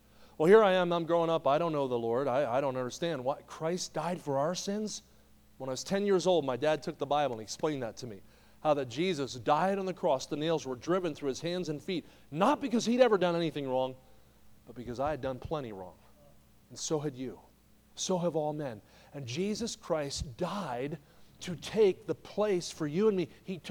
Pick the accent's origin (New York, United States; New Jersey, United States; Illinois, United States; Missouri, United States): New Jersey, United States; I grew up in New Jersey, and I was a Penn State football fan growing up.